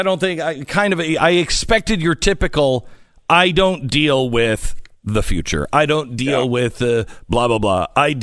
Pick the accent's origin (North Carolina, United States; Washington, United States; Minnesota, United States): Washington, United States; Seattle; I was born and raised in Seattle, and I love it. I got out before the insanity completely destroyed Seattle.